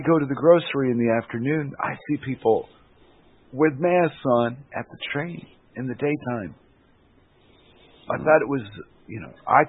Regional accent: United States; accent: American; and here I am with my American accent.

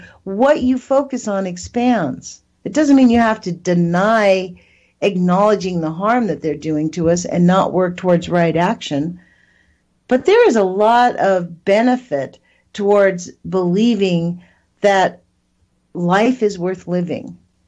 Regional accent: United States; I used to say, I'm not an activist. I'm an American.

